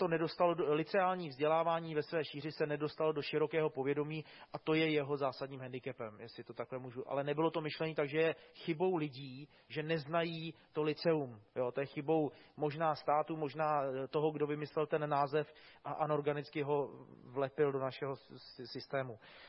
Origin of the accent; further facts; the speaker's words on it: Jihlava, Vysočina Region, Czechia; Já jsem vyrůstal v Jihlavě